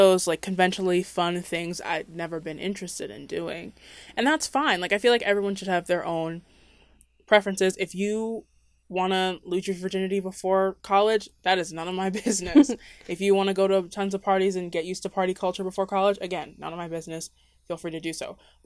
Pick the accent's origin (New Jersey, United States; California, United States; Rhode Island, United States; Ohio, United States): New Jersey, United States; moved away as an adult; I moved here from New Jersey when I graduated high school. And how do you start all over in a new state?